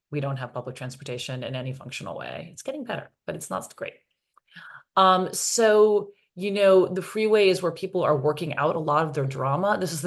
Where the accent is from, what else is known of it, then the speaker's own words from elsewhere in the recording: New York City, New York, United States; And I'm from New York City. I take the subway all the time.